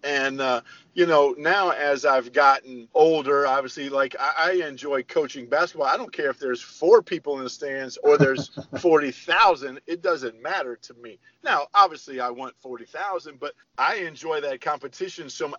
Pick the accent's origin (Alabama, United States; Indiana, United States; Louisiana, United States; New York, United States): Indiana, United States; Warsaw; So I grew up in a small town, northern Indiana, Warsaw Community High School.